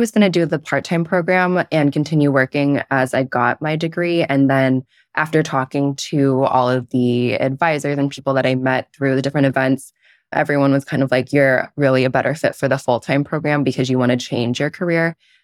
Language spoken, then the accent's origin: English; San Mateo, California, United States; now in Houston, United States; So I grew up in San Mateo, which is Northern California.